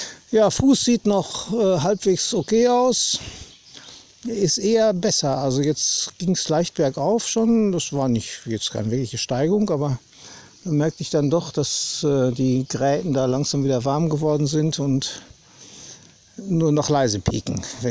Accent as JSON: {"language": "German", "region": "North Rhine-Westphalia", "country": "Germany", "said": "Hier hat der Krieg nicht so gewütet wie bei uns im Ruhrgebiet."}